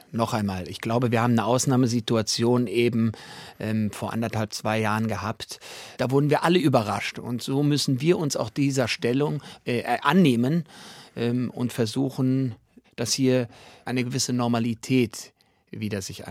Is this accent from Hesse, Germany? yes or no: yes; Frankfurt, Hesse, Germany; mit der Bedrohung bin ich in Frankfurt aufgewachsen, 74 geboren.